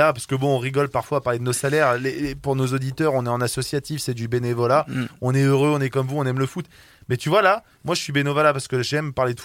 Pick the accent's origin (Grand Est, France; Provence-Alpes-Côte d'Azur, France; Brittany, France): Brittany, France; Moi, je suis un breton